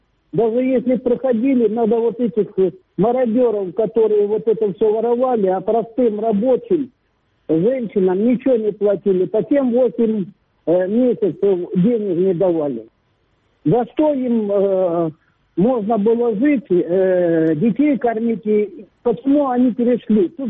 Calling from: Sloviansk, Donetsk Oblast, Ukraine; я со Славянска.

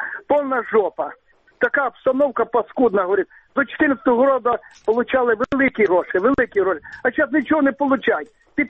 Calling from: Crimea, Ukraine; Я с Крыма, с оккупационного.

